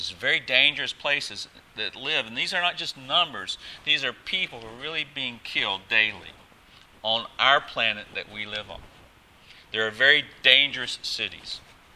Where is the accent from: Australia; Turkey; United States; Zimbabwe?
United States; moved away; nothing compared to some of the violence in my home country, the USA.